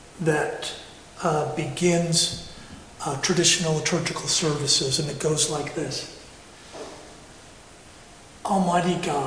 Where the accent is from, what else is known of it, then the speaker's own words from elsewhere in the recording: United States; Now, I'm an American, so bear with me.